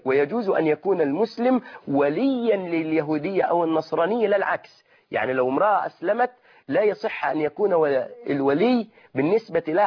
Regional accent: Egypt; في واقعنا مثلا في بلدنا مصر

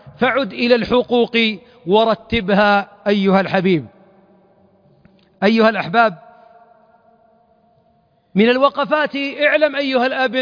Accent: Najd, Saudi Arabia; عندنا في نجد مثل نعرفه جميعا

